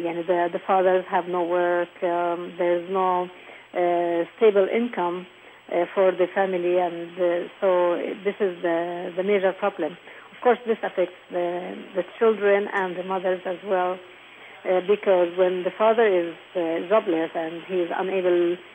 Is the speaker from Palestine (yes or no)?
yes; Hebron, West Bank, Palestine; Well, when I grew up in Hebron, it was totally different from what it is now